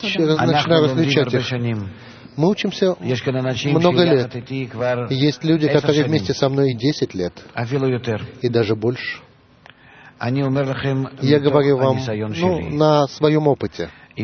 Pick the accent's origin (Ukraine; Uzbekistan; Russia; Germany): Germany; я из Германии.